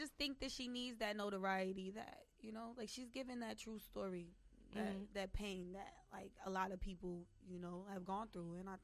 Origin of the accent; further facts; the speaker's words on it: New York, United States; I guess because I'm from New York, you know, right now.